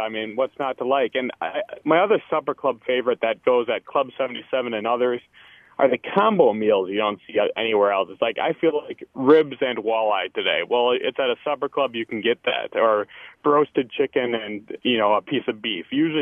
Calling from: Milwaukee, Wisconsin, United States; I'm calling from Milwaukee, but there's one up near Hayward, Wisconsin.

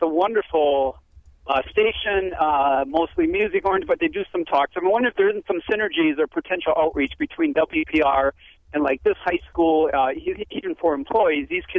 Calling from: Burlington, United States; Hi. Yes, I'm from Burlington. The public high school here has a low-power radio station that's completely staffed by students.

